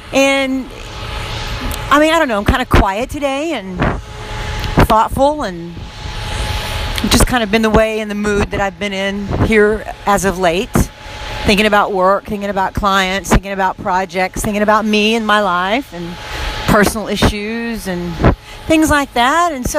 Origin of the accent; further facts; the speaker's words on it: Texas, United States; I'm a Texan, you know.